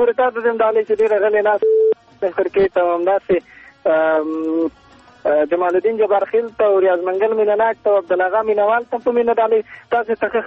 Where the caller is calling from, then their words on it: Kabul, Afghanistan; د کابل میدان هوایي څخه